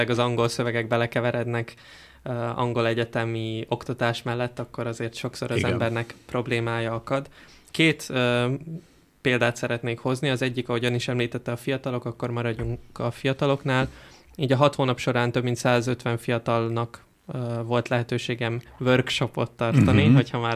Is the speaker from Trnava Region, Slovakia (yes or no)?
no; Štúrovo, Nitra Region, Slovakia; a saját szülővárosomat, Párkányt, és akkor Esztergomot próbálnám így minél inkább is minél több oldalról megfogni